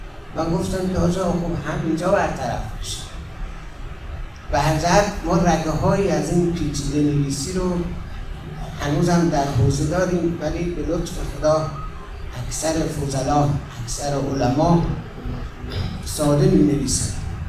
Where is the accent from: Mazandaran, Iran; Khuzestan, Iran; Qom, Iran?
Qom, Iran; بنده اهل قم هستم، محله باخبنده، همون محله‌ای که